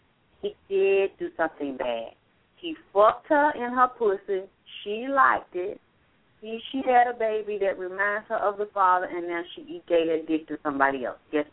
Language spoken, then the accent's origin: English; Atlanta, Georgia, United States; I'm from Atlanta. I saw this shit. I grew up with it.